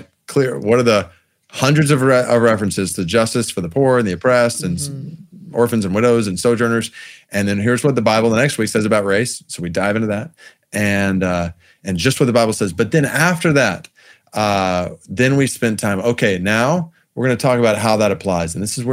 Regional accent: Stone Mountain, Georgia, United States; I grew up in Stone Mountain, Georgia. That was my hometown, my address, like just minutes away from the mountain.

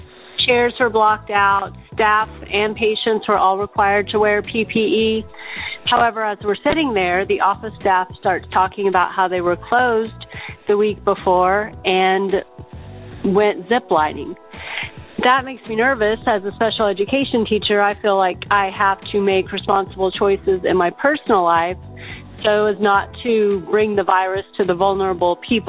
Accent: Oklahoma, United States; from Oklahoma.

